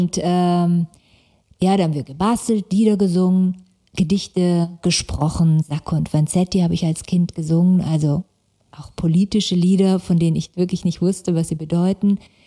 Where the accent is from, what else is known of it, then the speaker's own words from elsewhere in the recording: Stuttgart, Baden-Württemberg, Germany; also born or lived in Karlsruhe; Und dann in Stuttgart groß geworden, im Schwabenländle, ja, als Nicht-Schwäbin und mit dem Vater, der Kommunist war.